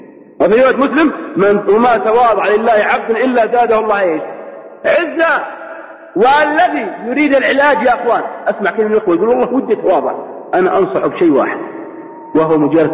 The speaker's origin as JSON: {"language": "Arabic", "region": "Al-Qassim", "country": "Saudi Arabia", "said": "عندنا في القصيم يقولون يكمخة"}